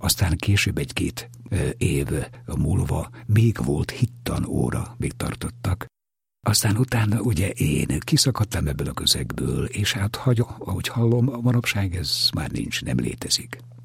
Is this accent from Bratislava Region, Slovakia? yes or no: yes; Vrakuňa, Bratislava Region, Slovakia; Pozsony mellett, a Kisduna partján, Pozsony Vereknye községben nőttem fel